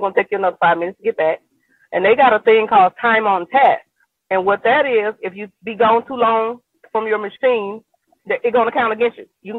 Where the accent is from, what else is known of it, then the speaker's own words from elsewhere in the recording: Birmingham, Alabama, United States; I'm from Birmingham, Alabama, and I work in the Bessemer Amazon.